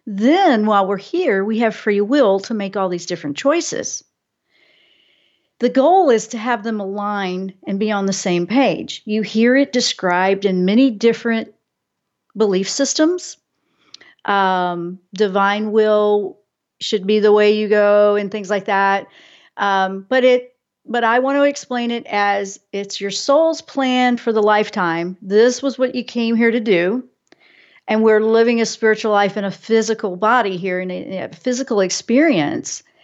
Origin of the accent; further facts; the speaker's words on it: Virginia Beach, Virginia, United States; My heart goes out to my hometown in Virginia Beach, because those things are tough, and I know a lot of people there